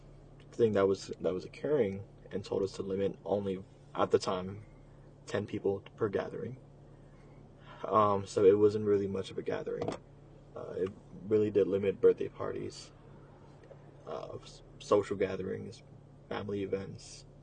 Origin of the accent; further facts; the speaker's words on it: San Antonio, Texas, United States; I was born in San Antonio, Texas. Where are you from? Also San Antonio, Texas as well.